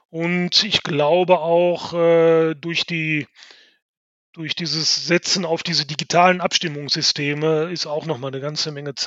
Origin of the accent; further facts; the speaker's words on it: Gelsenkirchen, North Rhine-Westphalia, Germany; Da fühle ich mich als gebürtiger Gelsenkirchen natürlich schon angegriffen